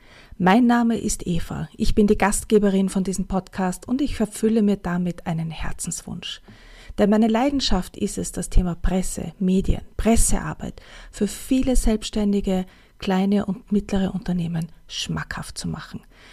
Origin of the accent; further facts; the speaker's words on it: Vienna, Austria; du hörst es vielleicht an meinem Akzent oder an meinem Dialekt. Ich spreche zu dir aus Wien. Wien ist meine Homebase